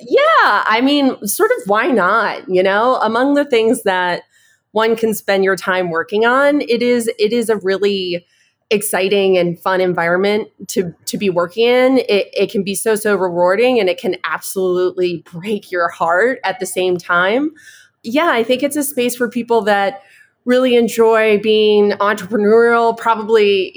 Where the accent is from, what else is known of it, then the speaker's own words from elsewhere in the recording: Daytona Beach, Florida, United States; I grew up in Volusia County, Daytona Beach area.